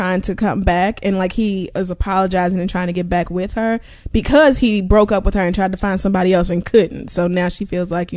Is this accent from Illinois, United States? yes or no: yes; Chicago, Illinois, United States; I'm 22. I'm from Chicago.